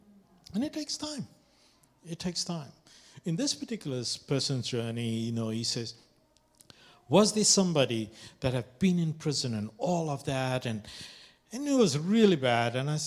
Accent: South Africa; And I, as a South African, I always have the, you know, the book of Nelson Mandela with me

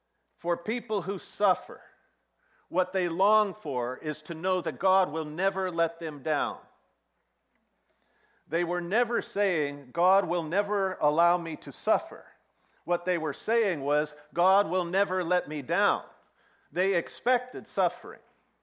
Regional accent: Vietnam; I grew up in Vietnam in a martyr's environment where sacrifice was placed as a high value

